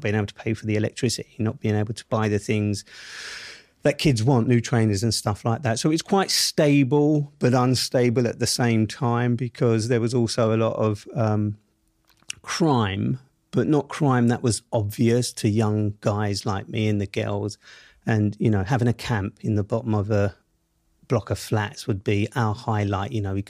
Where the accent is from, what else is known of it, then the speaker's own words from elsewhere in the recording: London, United Kingdom; I grew up in Southeast London, Camberwell to be precise, just at the bottom of Cold Arbor Lane, which is the kind of junction between Brixton and Camberwell before you get to Peckham.